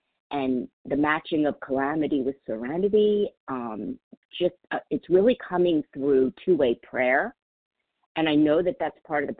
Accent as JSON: {"language": "English", "region": "Florida", "country": "United States", "said": "I'm from Florida."}